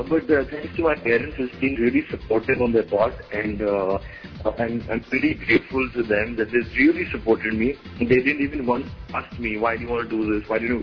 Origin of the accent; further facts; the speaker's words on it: Delhi, India; now in Mumbai, India; Actually, I'm from Delhi, so I came to Bombay and started auditioning for a lot of advertisements and other things.